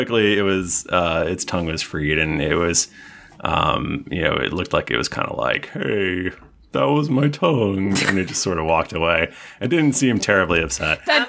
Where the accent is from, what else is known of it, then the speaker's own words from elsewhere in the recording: New Jersey, United States; So I grew up in New Jersey, everyone's favorite state, who no one will make fun of.